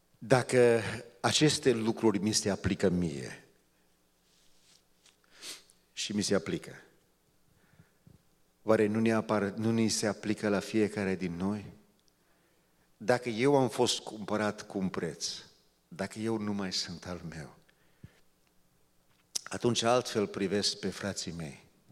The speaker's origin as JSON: {"language": "Romanian", "country": "Romania", "said": "Nu numai că suntem români."}